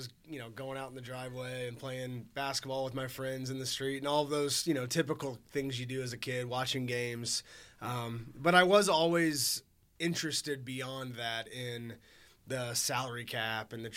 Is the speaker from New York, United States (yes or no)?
no; Madison, Indiana, United States; I'm from Madison, Indiana, which is a relatively small town in southeastern Indiana on the Indiana-Kentucky border, an Ohio River town in between Louisville, Kentucky, and Cincinnati, Ohio.